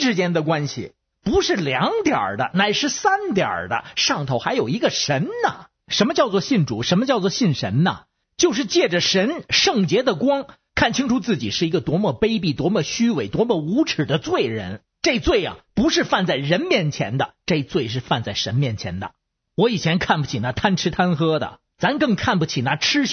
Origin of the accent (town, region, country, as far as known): Beijing, China